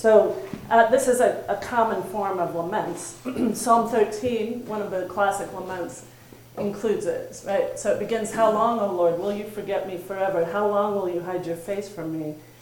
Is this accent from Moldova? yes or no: no; Missouri, United States; I grew up in Missouri, and when you went barefoot in the summer, every now and then you get that squishy surprise by stepping on a slug.